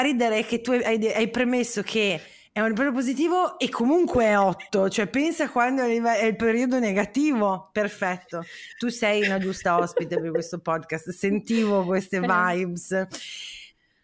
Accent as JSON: {"language": "Italian", "town": "Parma", "region": "Emilia-Romagna", "country": "Italy", "said": "io sono di Parma"}